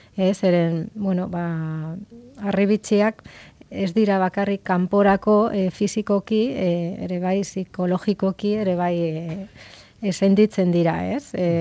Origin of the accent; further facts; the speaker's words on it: Pamplona, Navarre, Spain; ni Iruñakoa naiz, baina ama Gipuzkoarra, Azkoiteakoa